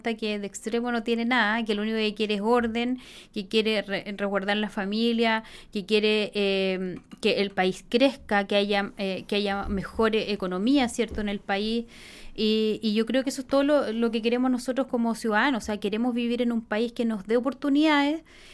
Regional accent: Chile; Y es ahí donde nosotros como chilenos, como ciudadanos, tenemos que ver quién nos da gobernabilidad

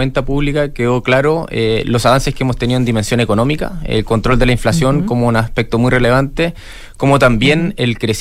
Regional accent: Chile; como chilenos

